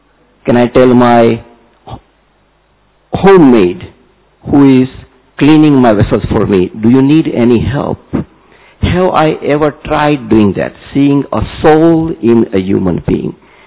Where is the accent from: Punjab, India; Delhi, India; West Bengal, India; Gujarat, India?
Gujarat, India; Jamnagar; I'm coming from Jamnagar. If anybody has heard that city's name, Reliance Industries, good.